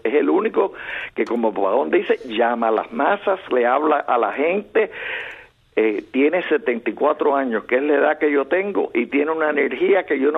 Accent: Cuba; moved away; Como cubano que llevo 57 años fuera de Cuba

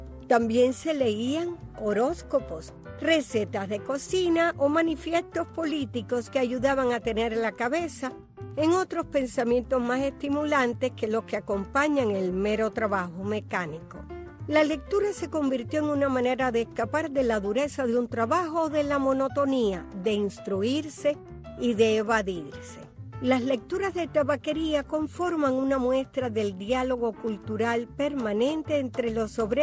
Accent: Santiago de las Vegas, Havana, Cuba; Recuerdo que en mi pueblo, Santiago de Las Vegas, precisamente Las Vegas, era una región donde se trabajaba el tabaco

